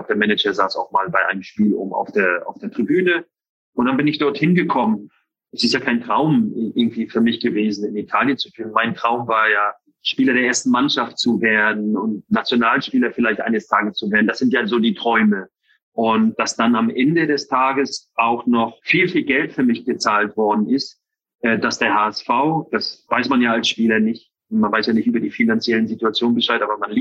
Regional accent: Northern Germany, Germany; Na, ich bin ja Norddeutscher.

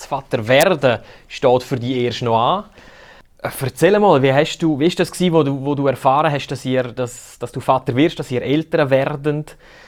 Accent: Graubünden, Switzerland; Man hört es mir an, ich bin Bündner und dort sagt man

